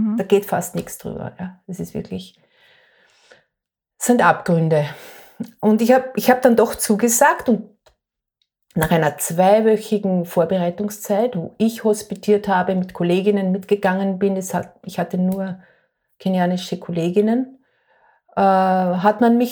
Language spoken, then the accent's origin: German; Austria; moved away as an adult; ich komme aus Österreich und bin da super ausgebildet in verschiedensten Skills